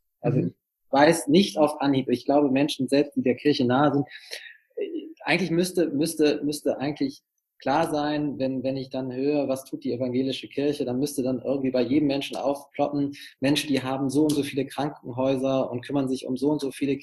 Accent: Hamburg, Germany; Also ich bin ja aus Hamburg, wie gesagt

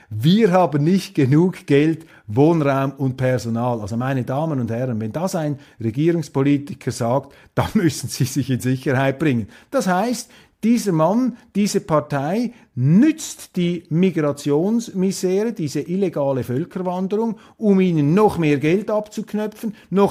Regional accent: Switzerland; Auch für mich als Schweizer drücke ich mich mal vorsichtig aus

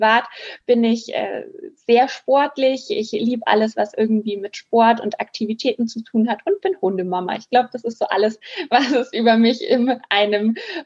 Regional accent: Bavaria, Germany; Ich bin noch 28 Jahre, bald nicht mehr, aber noch bin ich 28 Jahre. Ich komme aus der Nähe von München. Südlich von München aus Oberbayern, auch wenn man es nicht immer hört bei mir.

